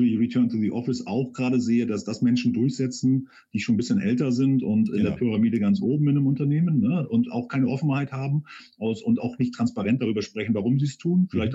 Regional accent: East Germany, Germany; Bin auch Ostdeutscher

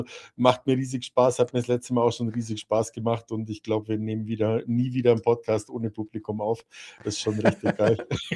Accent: Baden-Württemberg, Germany; ich bin aus dem Allgäu, nicht aus Bayern.

